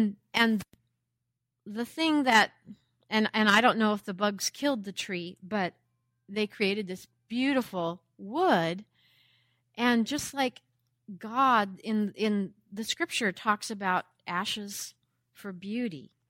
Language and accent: English; Camas, Washington, United States; And I grew up in Camas, Washington, and that next summer we had ashes on the ground the whole time.